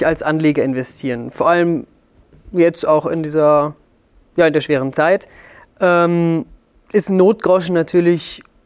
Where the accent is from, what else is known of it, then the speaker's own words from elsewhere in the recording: Germany; Und ich als Deutscher kann davon auch ein Lied singen.